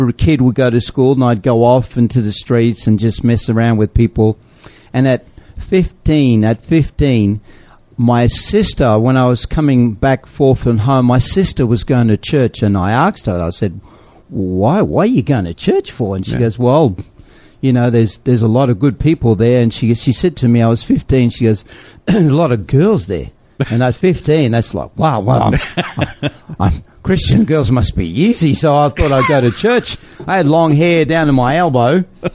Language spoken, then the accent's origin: English; Australia; I'm from Australia and I'm from the jungle.